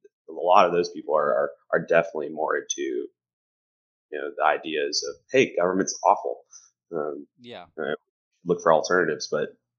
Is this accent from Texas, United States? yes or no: yes; Texas, United States; Very humid, which as a Texan, that hurts a lot.